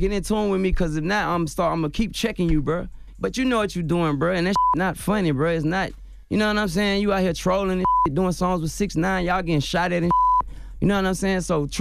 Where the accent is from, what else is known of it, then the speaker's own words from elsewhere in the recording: Chicago, Illinois, United States; born there; No, I was born in Chicago.